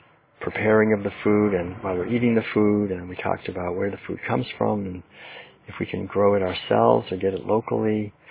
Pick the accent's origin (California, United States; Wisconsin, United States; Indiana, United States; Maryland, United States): California, United States; Hidden Valley Lake; I just say, well, you know, we're from Northern California.